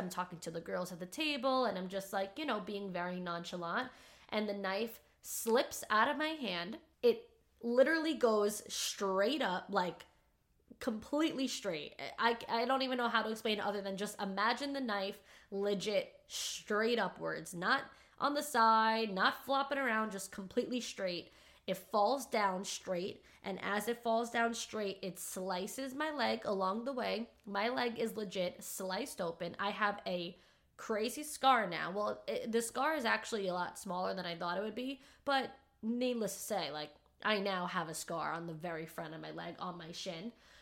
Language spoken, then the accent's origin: English; New York, United States; We're all from New York. We're all Italian.